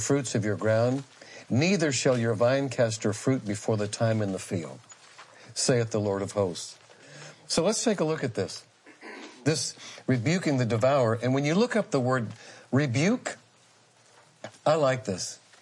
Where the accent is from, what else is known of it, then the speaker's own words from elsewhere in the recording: Massachusetts, United States; where I grew up in Massachusetts, we lived on Cape Cod.